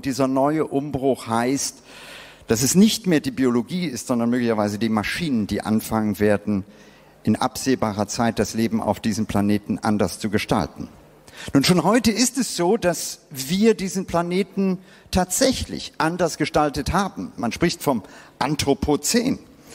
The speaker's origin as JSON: {"language": "German", "town": "Bangalore", "region": "Karnataka", "country": "India", "tie": "born or raised there", "said": "Ich bin selber als Kind in Indien aufgewachsen. Das Indien meiner Kindheit, Südindien, Bangalore, war dunkel. In Indien gab es nicht sonderlich viel elektrisches Licht."}